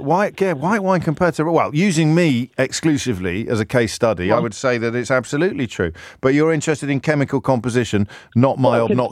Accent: Bromsgrove, West Midlands, United Kingdom; I grew up near Bromsgrove. Did you know that?

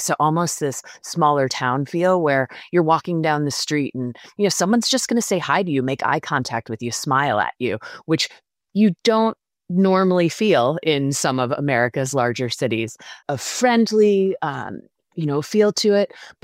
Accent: Cleveland, Ohio, United States; I'm excited to share. Cleveland is my hometown, so it's very easy for me to talk about.

